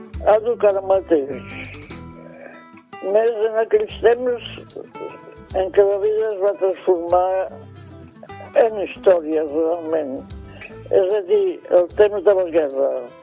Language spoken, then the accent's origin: Catalan; Catalonia, Spain; i a més perquè sóc catalana.